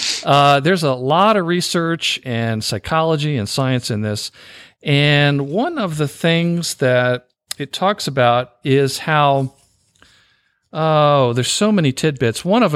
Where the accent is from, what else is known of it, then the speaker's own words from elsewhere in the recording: the South, United States; I'm a Southerner, and I should also note that we both wear bow ties.